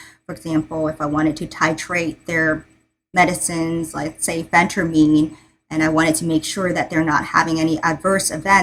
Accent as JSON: {"language": "English", "town": "New York City", "region": "New York", "country": "United States", "said": "and I'm actually a New Yorker. I did all my training in New York."}